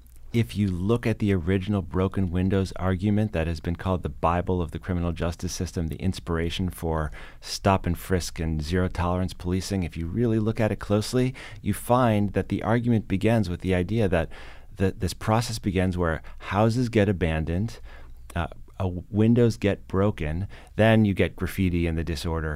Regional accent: Chicago, Illinois, United States; also born or lived in New York City; I grew up in Chicago. I lived in New York City for 20 years

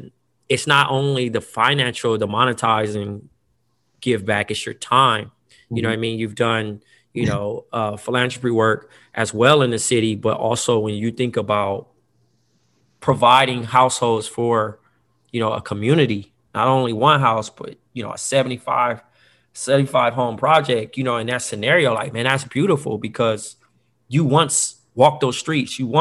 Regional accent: Compton, California, United States; As a Hub City native, I'm proud of you. Cause like, yeah, growing up, and I mean, you can attest to it, growing up in Compton

